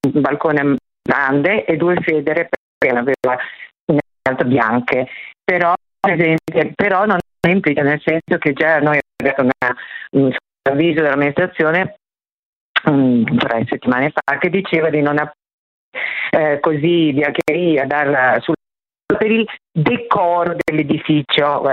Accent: Milan, Lombardy, Italy; io sono di Milano, ma adesso sono da mia figlia.

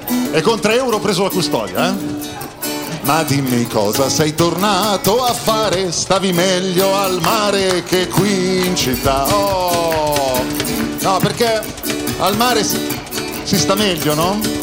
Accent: Milan, Lombardy, Italy; Io sono milanese doc.

